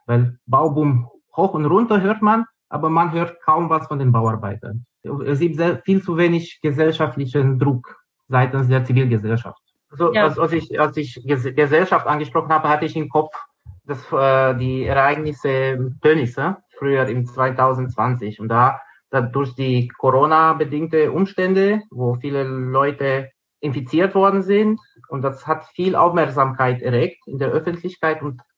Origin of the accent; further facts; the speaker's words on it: Romania; Und ich komme ja auch ursprünglich aus Rumänien.